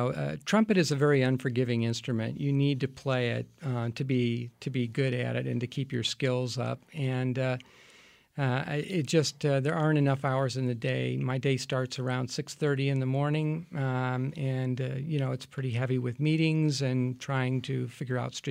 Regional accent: Chicago, Illinois, United States; Well, I grew up in the Chicago area, and my father was a musician.

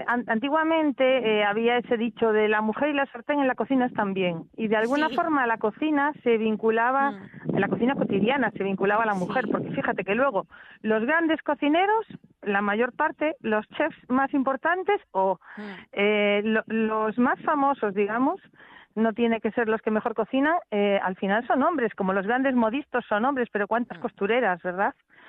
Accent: Pontevedra, Galicia, Spain; Un nexo común que tenemos también los gallegos, nosotros que somos de Pontevedra, estamos al ladito de Portugal, ¿no?

